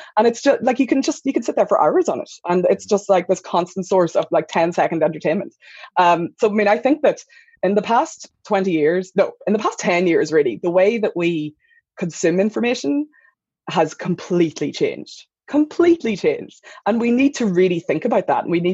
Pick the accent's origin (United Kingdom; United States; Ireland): Ireland; Ulster; I'm from Donegal